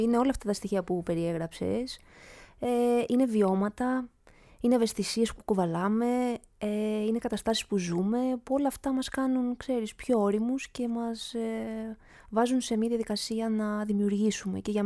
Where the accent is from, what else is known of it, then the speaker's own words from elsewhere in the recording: Lefkimmi, Ionian Islands, Greece; Είμαστε από την Νότια Κέρκυρα, από τη Λευκύμη.